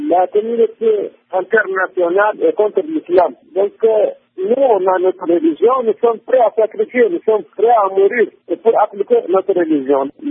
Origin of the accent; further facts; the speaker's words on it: Mali; Nous sommes des Maliens.